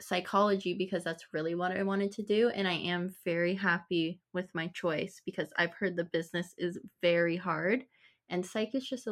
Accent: Bowmanville, Ontario, Canada; I'm also in the psychology program, and I'm from Bowmanville.

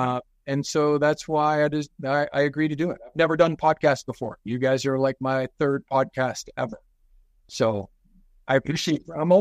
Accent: the South, United States; And because we're from the South, right? I went to University of Alabama. My parents are from Birmingham and Gadsden, Alabama. So I was out here living in the West, and we're Southern people, right?

